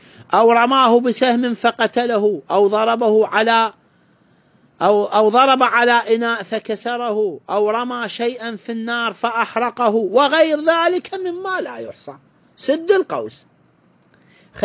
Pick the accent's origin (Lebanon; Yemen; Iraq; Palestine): Iraq; هذا المصطلح عندنا بالعراق.